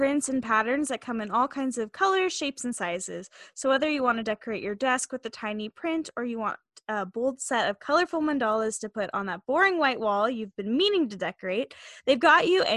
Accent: California, United States; I grew up in Southern California too. So I didn't experience snow.

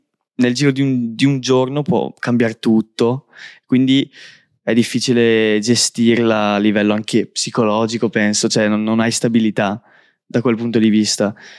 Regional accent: Bergamo, Lombardy, Italy; Allora, io sono di Bergamo.

